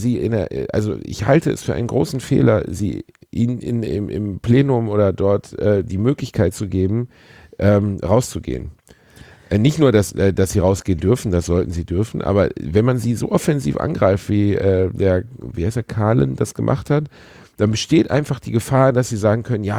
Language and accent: German; Gelsenkirchen, North Rhine-Westphalia, Germany; Ich meine, ich bin in Gelsenkirchen aufgewachsen